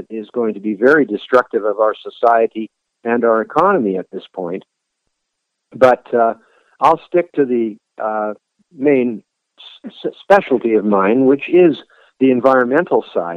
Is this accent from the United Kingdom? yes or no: no; Canada; as you know, I'm Canadian, and I'm living in a similar situation now to the United States.